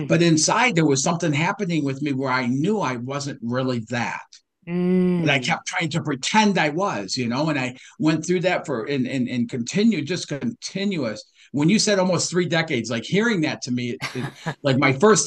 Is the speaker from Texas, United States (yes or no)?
no; Detroit, Michigan, United States; Yeah, you know, I started out in, you know, I grew up in Detroit, Michigan.